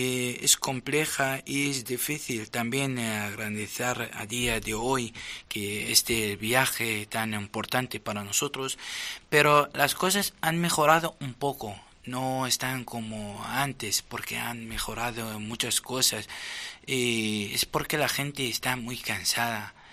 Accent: Qaraqosh, Nineveh, Iraq; Y es un sueño, claro, ese porque es el primer papa que va a Irak y además que va a mi ciudad, y porque ese Caracos es muy importante

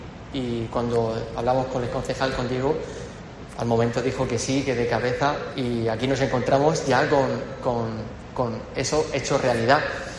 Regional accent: Region of Murcia, Spain; como murcianos tenemos que seguir arriesgando

